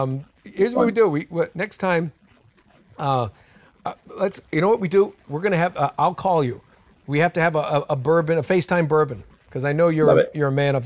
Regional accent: Wales, United Kingdom; No, I'm Welsh, and I've always wanted to go to Wales.

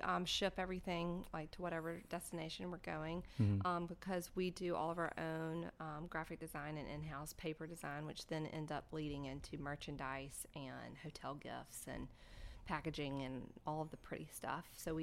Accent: Mountain Brook, Alabama, United States; my hometown of Mountain Brook, Alabama, which is a great little town that has beautiful, beautiful weddings.

